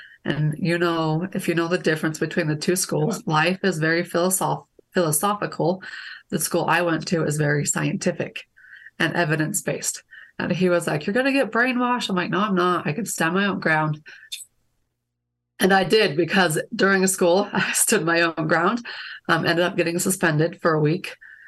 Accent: Utah, United States; Yeah, so I grew up in Utah.

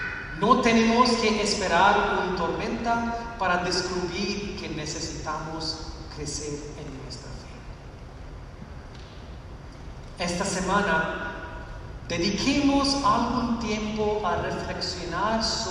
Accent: India; Spanish is a second language; moved away; Yo soy de India. Vine aquí hace 21 años.

